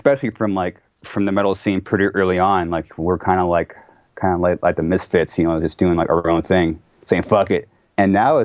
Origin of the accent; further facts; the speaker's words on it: California, United States; no, we're from California, there's all this competition, and we need to fucking dominate all of them.